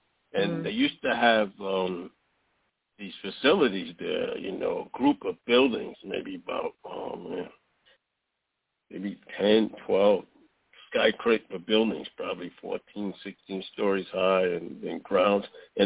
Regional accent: New York City, New York, United States; when I was growing up, you know, growing up in East Harlem, we used to always, especially summertime, we'd go over to Ward's Island

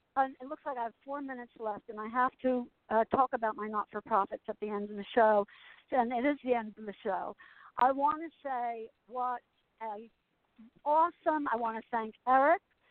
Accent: Asbury Park, New Jersey, United States; moved away; also born or lived in Allenhurst, New Jersey / California; Because I left New Jersey, and I was raised in Asbury Park and Allenhurst, and I moved to California, and I was in California for 28 years

